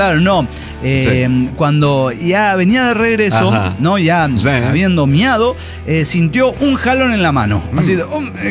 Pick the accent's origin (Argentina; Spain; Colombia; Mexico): Mexico; hay una historia de unos borrachitos de mi pueblo donde cuentan que uno de ellos... Estamos en México, ¿no?